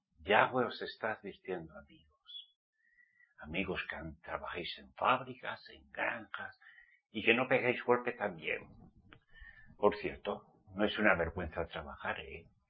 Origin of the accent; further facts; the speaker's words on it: Pamplona, Navarre, Spain; moved away; Pero clamo para que mi tierra Pamplona, Navarra, sea salva. ¿Qué les parece? Él me sacó de allí, es mi Egipto.